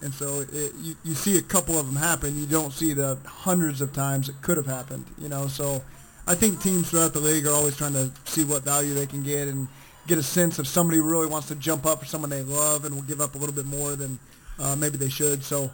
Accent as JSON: {"language": "English", "town": "Norman", "region": "Oklahoma", "country": "United States", "tie": "born or raised there", "said": "but growing up in Norman, we lived on a college campus, basically"}